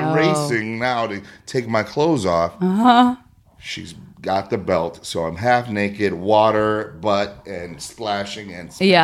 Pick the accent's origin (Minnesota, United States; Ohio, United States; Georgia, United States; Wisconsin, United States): Minnesota, United States; Minneapolis; From Minneapolis.